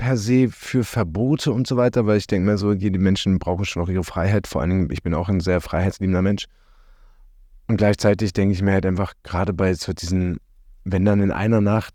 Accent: Berlin, Germany; Ich bin ja Berliner.

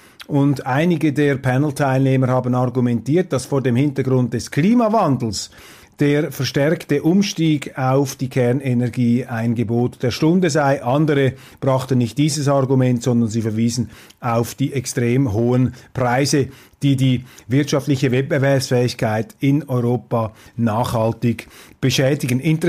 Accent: Switzerland; für mich auch als Schweizer natürlich vielleicht typisch, aber zumindest erfreulich, dass so eine Veranstaltung in der Schweiz stattgefunden hat, dass eben hier in unserem Land die ganze geistige Atmosphäre noch nicht so vernagelt ist

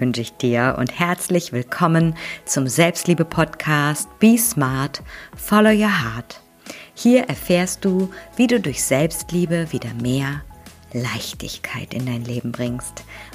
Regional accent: North Rhine-Westphalia, Germany; Ich komme ja auch aus NRW, ne?

